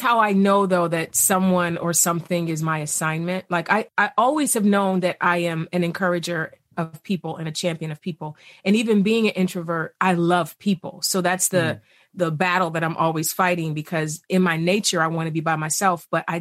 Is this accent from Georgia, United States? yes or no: no; East Cleveland, Ohio, United States; Because I grew up poor in East Cleveland, I have this part of me that's like, make the money.